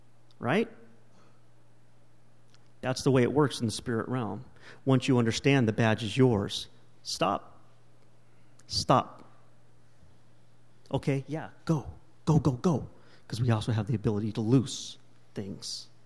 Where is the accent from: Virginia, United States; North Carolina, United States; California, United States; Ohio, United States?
California, United States; I'm already from California.